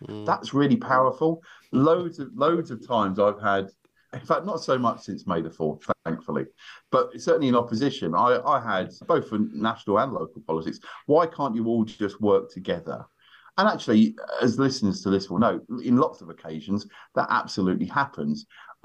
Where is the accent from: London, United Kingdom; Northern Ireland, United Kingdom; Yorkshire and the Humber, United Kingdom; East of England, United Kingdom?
London, United Kingdom; Islington; born there; I was born in Islington, but I was born in London.